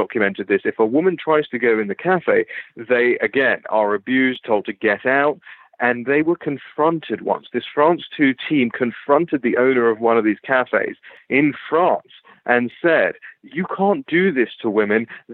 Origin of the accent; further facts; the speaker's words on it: London, United Kingdom; I grew up with this around me. I'm from London, and so I saw Tower Hamlets in East London changing before my very eyes.